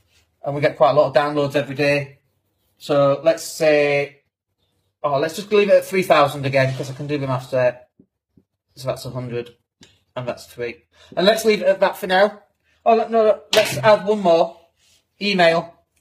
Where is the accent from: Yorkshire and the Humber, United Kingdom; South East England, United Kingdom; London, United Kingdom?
Yorkshire and the Humber, United Kingdom; Leeds; We just want to also build up people's awareness that we exist in Leeds, because it's my hometown and so on anyway.